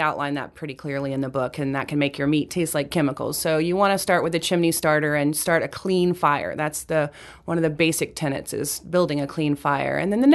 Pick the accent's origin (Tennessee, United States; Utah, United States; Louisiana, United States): Louisiana, United States; And I mean, I grew up in Louisiana. I'm no stranger to the barbecue tradition.